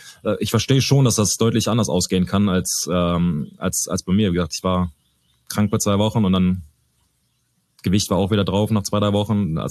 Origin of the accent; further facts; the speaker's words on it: Neuss, North Rhine-Westphalia, Germany; also born or lived in Düsseldorf; Ich bin in Düsseldorf geboren, bin aber relativ schnell damals Neuss in Nordrhein-Westfalen, umgezogen mit meiner Familie, also meine beiden Eltern und hab eine ältere Schwester, Stephanie, und haben da lang gelebt und sind dann nach Karst umgezogen